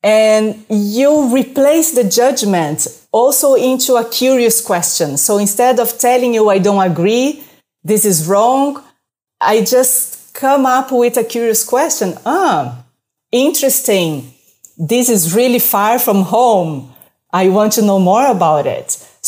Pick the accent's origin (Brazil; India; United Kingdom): Brazil; moved away; I'm 100% Brazilian. I was born and raised in Brazil.